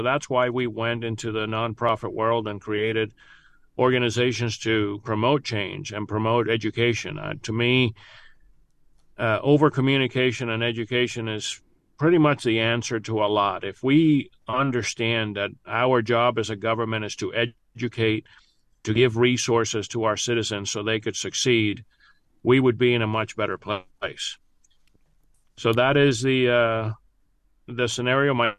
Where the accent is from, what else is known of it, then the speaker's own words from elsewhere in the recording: Cuba; now in United States; Well, we were all forced to be communist pioneers. We were forced to talk about the imperialist Yankees